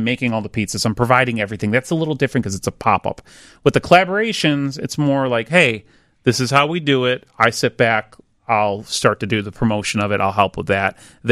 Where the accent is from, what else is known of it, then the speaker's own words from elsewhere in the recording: Chicago, Illinois, United States; It's a Chicago icon. I'm born and raised in Chicago. So it's like, this is what I know.